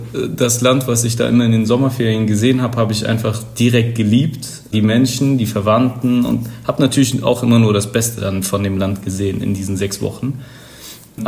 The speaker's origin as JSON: {"language": "German", "country": "Germany", "tie": "born or raised there", "said": "ich bin hier geboren, also in Deutschland geboren, das normale Ding gemacht, Schule, Uni, alles Mögliche. Aber zwischendurch war immer ein sehr starker Kontakt auch zu der Familie in Saudi-Arabien"}